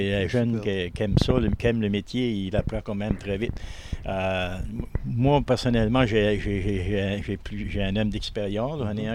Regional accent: Grande-Entrée, Quebec, Canada; born there; Moi, je suis né à Grande Entrée, vraiment dans le bout de l'Est.

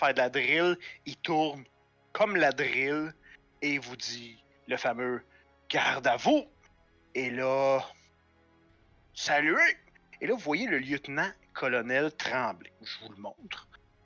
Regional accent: Trois-Rivières, Quebec, Canada; Fier de venir de Trois-Rivières.

